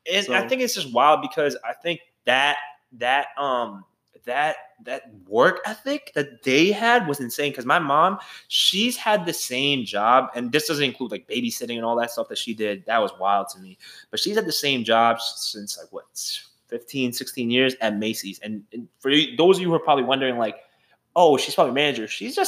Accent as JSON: {"language": "English", "country": "India", "tie": "born there", "said": "I was born in India, right?"}